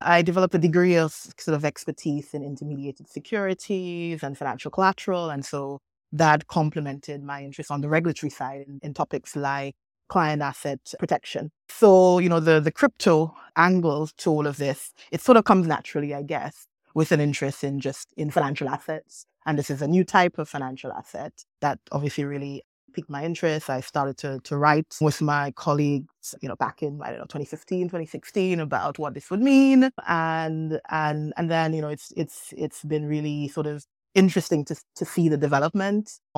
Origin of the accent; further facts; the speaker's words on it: Grenada; when I was growing up in Grenada. And so, you know, I'm also sort of stereotypically Caribbean.